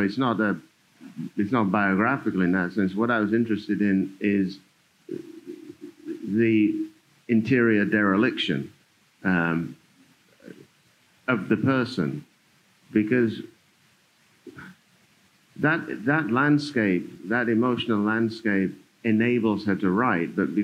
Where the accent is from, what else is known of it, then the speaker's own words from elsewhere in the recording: St. Kitts & Nevis; also born or lived in England; now in United Kingdom; All four of my grandparents are from St. Kitts. I was born in St. Kitts.